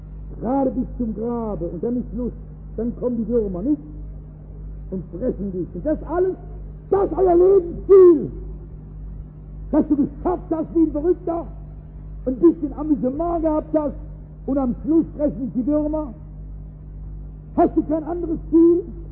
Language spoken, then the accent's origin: German; North Rhine-Westphalia, Germany; verzeihen Sie, ich bin aus dem Ruhrgebiet